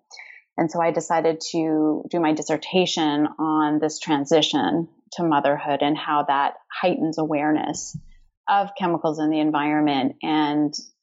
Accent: Canada; I did a master's degree at the University of Alberta, so I'm Canadian, and then I moved on to do a PhD at the University of Toronto

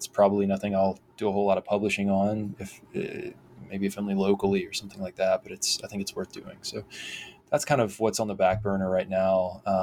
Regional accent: Thomasville, Georgia, United States; in my hometown where I live again now, Thomasville, Georgia, there was a, you know, we had our sort of moment in the sun in the 60s, 70s and 80s

